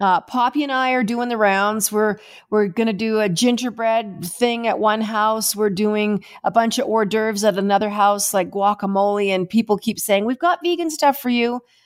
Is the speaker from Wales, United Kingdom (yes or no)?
yes; Wales, United Kingdom; I'm Welsh.